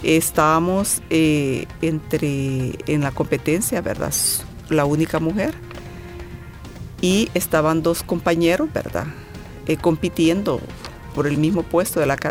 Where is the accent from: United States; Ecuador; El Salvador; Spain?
El Salvador; San Vicente; es un reto, ¿verdad? Servirle a mi ciudad, porque soy originaria de San Vicente. Soy nacida allá, estudié aquí en la Facultad de Ciencias Económicas, en la época de la guerra.